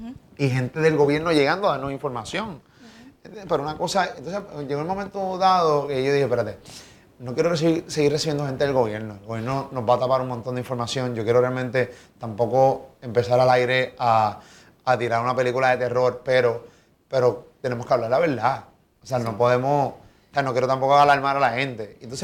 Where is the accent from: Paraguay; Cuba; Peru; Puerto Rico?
Puerto Rico; somos hermanos boricuas, vivimos en el mismo país.